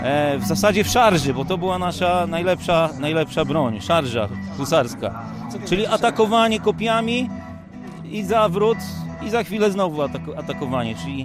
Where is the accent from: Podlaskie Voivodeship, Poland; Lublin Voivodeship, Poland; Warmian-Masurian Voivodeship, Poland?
Podlaskie Voivodeship, Poland; Także pochodzimy z Podlasia, z Białegostoku, ale i z Grajewa i z innych miejscowości Podlasia.